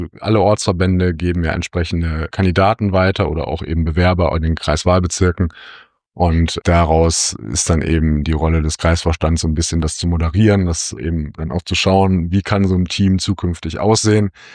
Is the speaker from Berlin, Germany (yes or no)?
no; Pont, North Rhine-Westphalia, Germany; Da ist eben neben meinem Heimatort Pont auch Hartefeld, Fernum, Lüllingen und Wahlbeck dabei.